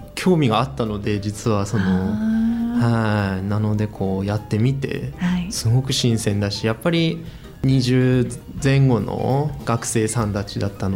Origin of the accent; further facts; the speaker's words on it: Aomori, Japan; はい、青森市ですね。